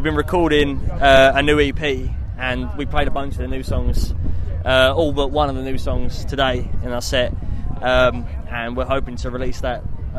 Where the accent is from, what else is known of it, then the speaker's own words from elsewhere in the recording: Canvey Island, East of England, United Kingdom; I play drums, also in the band. We've got Liam on bass, we've got James on backing vocals and lead guitar, and we're from Canvey Island